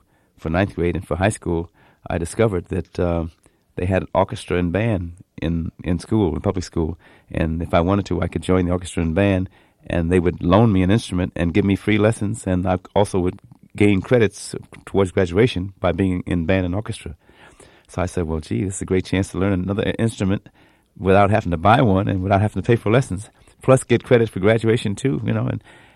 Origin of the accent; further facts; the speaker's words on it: Norwalk, Connecticut, United States; And in my hometown, Norwalk, Connecticut, they didn't have Catholic high school.